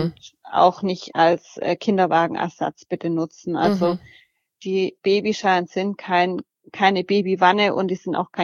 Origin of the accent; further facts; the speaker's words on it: Esslingen, Baden-Württemberg, Germany; also ich komme ja aus Esslingen